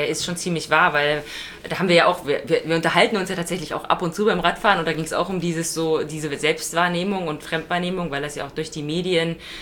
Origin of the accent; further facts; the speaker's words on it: Brandenburg, Germany; Also bei uns in Brandenburg